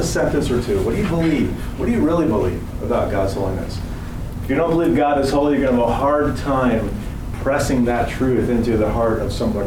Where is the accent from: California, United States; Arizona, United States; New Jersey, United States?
New Jersey, United States; I'm from New Jersey, so this is my slow speech anyway.